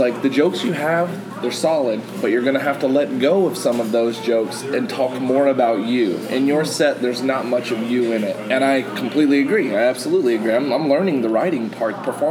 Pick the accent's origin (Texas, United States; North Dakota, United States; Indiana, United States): Texas, United States; Tahoka; born there; I was born near Lubbock in the Panhandle, Tahoka, Texas, like 3,000 people.